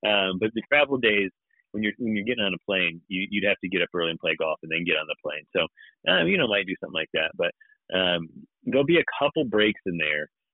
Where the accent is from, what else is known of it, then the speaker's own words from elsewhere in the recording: Indiana, United States; Originally, I was born in Indiana. So I grew up as an Indiana kid